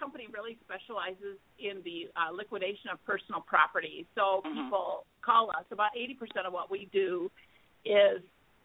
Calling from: North Carolina, United States; We're calling from North Carolina. We're based right outside Raleigh.

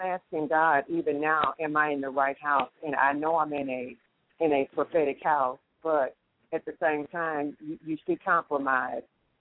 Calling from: St. Louis, Missouri, United States; From St. Louis.

